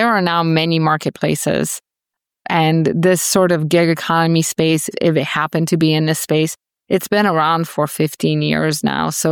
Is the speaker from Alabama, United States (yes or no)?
no; Sioux Falls, South Dakota, United States; It's my hometown, Sioux Falls, South Dakota. So it's a much smaller market.